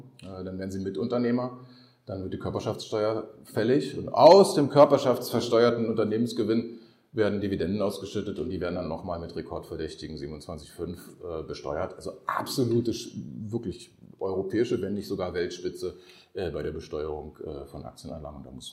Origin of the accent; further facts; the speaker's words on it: Germany; Saß als Piefke natürlich vor der Tagesschau.